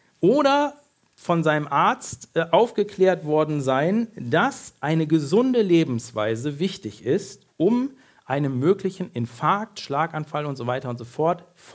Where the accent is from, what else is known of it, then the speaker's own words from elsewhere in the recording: Bad Oeynhausen, North Rhine-Westphalia, Germany; Ich komme aus Bad Oeynhausen und wer schon mal jenseits der 50 gewesen ist und irgendwas mit dem Herz hat, der wird Bad Oeynhausen kennen. Das ist nämlich eine Kurstadt und da gibt es eine ganz bekannte Herzklinik.